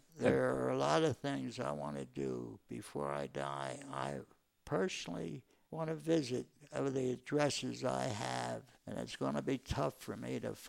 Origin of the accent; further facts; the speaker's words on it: United States; born there; I was proud to be an American citizen.